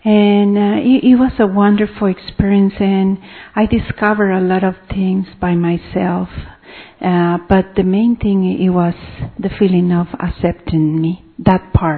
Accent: Mexico; English is a second language; from Mexico

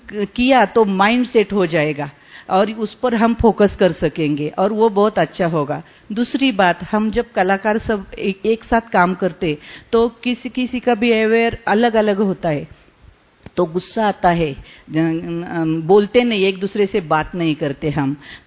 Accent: Pune, Maharashtra, India; मैं महाराष्ट्र पुणे से हूँ और मैं यहाँ पहली बार आई हूँ

